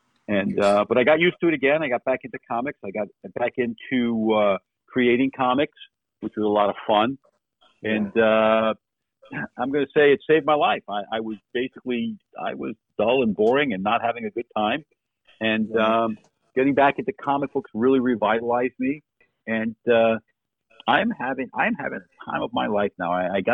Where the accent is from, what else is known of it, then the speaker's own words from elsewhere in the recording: Fairfield, Connecticut, United States; Gustav Whitehead was a real life person who lived in my hometown of Fairfield, Connecticut, and flew 2 years before the Wright brothers did.